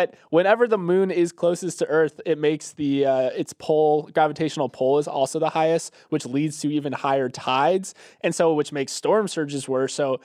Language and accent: English; Florida, United States; Hurricane Idalia made landfall in my home state of Florida yesterday.